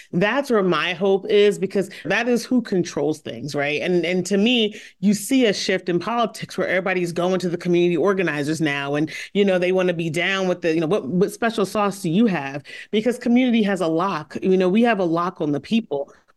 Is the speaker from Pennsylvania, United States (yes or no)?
yes; Philadelphia, Pennsylvania, United States; If people got to know me, I am very nice. I am from Philly. I will definitely fight.